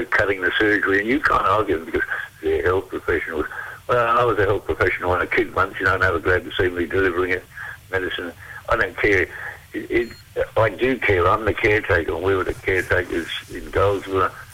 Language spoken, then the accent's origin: English; Australia; I'm an Australian too.